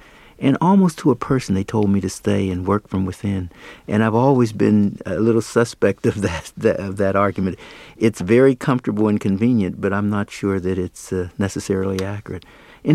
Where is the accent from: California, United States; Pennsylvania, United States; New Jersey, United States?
Pennsylvania, United States; Pittsburgh; I went back to my hometown, Pittsburgh, and began working as the executive director of the NAACP.